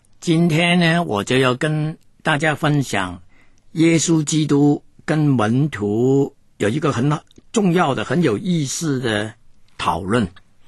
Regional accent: Guangdong, China; 我们广东人也说是在广州

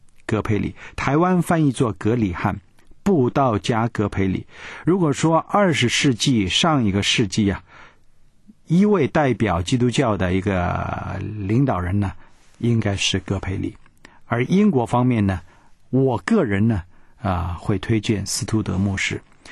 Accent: China; 这个过圣诞节啊，对于美国人、西方人，好像我们中国人的过年呢，不一定随便到人家去过。

